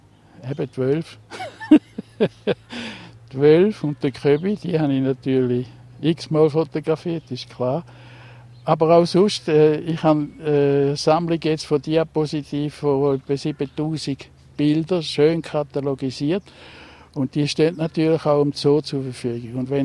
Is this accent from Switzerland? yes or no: yes; Mammern, Thurgau, Switzerland; also born or lived in Kreuzlingen; Ich bin in Mammeren aufgewachsen, Mammeren am Untersee.